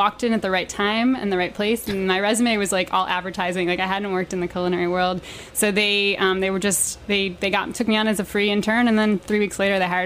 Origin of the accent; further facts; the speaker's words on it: New York City, New York, United States; I grew up in New York City.